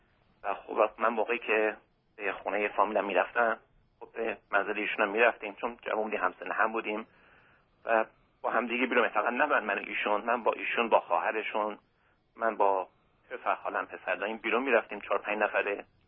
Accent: Iran; moved away; من 20 سال از ایران آمدم.

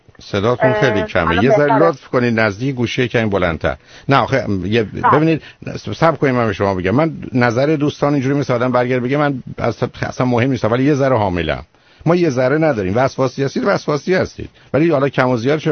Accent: Iran; ما به عنوان یه ایرانی

